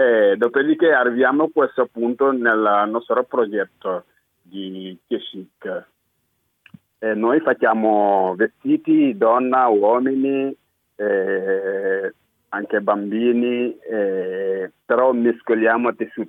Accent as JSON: {"language": "Italian", "country": "Senegal", "said": "sono senegalese, ho 35 anni."}